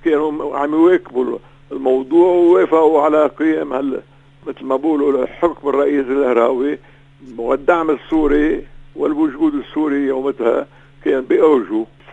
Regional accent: Beirut, Beirut Governorate, Lebanon; أنا من بيروت وخدم منزلي وحرق منزلي

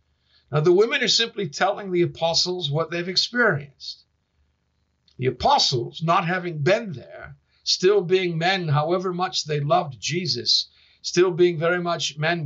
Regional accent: Boston, Massachusetts, United States; I was raised outside of Boston and directly adjacent to my property, our property, was a large Jewish cemetery.

